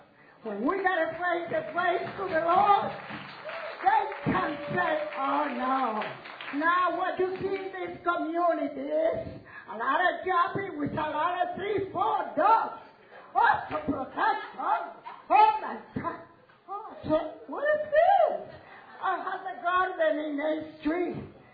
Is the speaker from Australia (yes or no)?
no; Puerto Rico; English is a second language; moved away as an adult; When I came from Puerto Rico, I was 23 years old. And now I'm 78, but I call myself, I'm 70 years old.